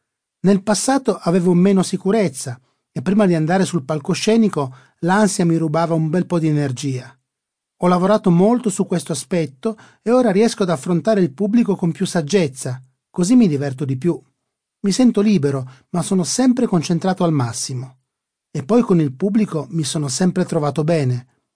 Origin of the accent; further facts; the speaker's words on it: Po Valley, Italy; born there; Io sono nato vicino al Po